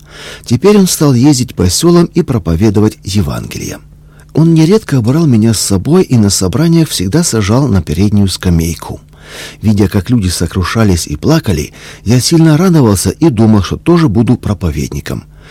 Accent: Omsk Oblast, Russia; Первый класс я закончил в деревне Доброе Поле, второй и третий – в родном селе.

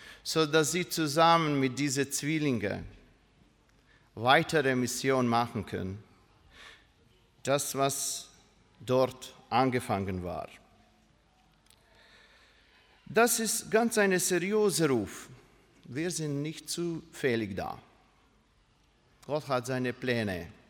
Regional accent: Dalmatia, Croatia; German is a second language; nach Dalmatien, nach meinem Heimatland. Dalmatien ist ja in Kroatien

